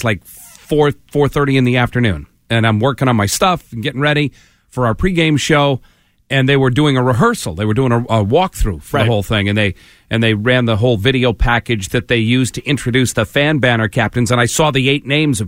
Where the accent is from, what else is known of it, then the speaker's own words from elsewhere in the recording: Massachusetts, United States; I mean, I'm from Massachusetts.